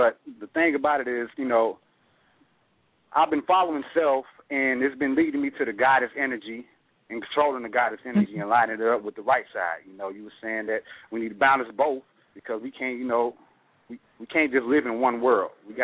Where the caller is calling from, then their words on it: Memphis, Tennessee, United States; I'm calling from Memphis, Tennessee. Shout out to everybody in Memphis, Tennessee.